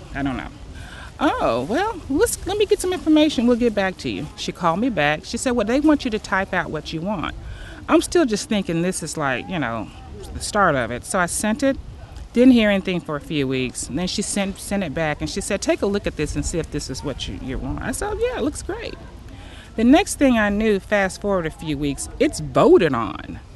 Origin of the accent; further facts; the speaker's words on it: Minden, Louisiana, United States; I grew up in Minden. I just recently moved back. I say recently, it was fall 2013. Minden's like 30 minutes from here, from Shreveport.